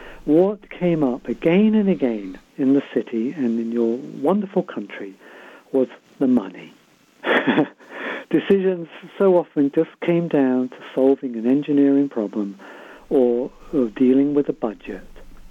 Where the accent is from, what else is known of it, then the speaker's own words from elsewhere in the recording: United Kingdom; I am not an American. I'm British, and I was educated in a British university.